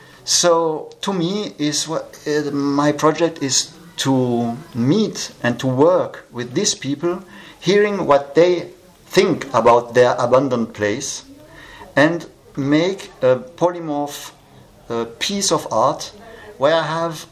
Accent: Germany; born there; first language German; English is a second language; I was born in German. My mother screamed in German. I don't know what. I don't want to know. But it was German, and I learned German since childhood.

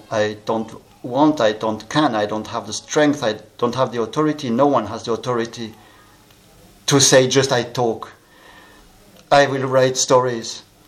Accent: Germany; born there; first language German; English is a second language; I was born in German. My mother screamed in German. I don't know what. I don't want to know. But it was German, and I learned German since childhood.

